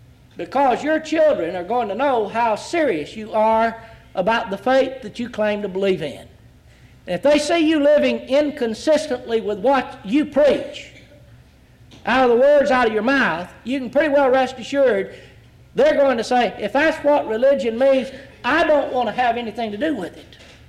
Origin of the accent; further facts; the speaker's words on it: Texas, United States; When I was growing up in East Texas, I had an uncle named